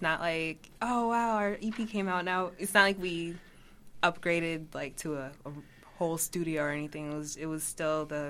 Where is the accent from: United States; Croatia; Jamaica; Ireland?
United States; Minneapolis, Minnesota; I know a lot of people assume that we've always known … because we're from Minneapolis.